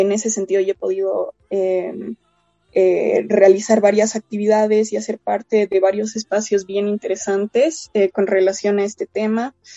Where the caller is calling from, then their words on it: La Paz, Bolivia; tengo 17 años, yo les hablo desde La Paz